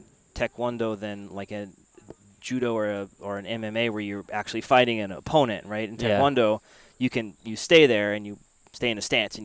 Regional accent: Little Rock, Arkansas, United States; Well, like most taiko players, I'm from Little Rock, Arkansas.

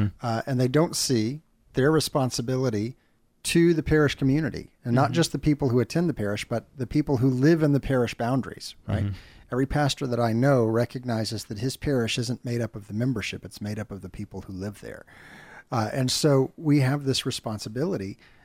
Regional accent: Dallas, Texas, United States; I grew up in the Dallas area, and there was this big push from all the cities, please, please shop in your hometown, right?

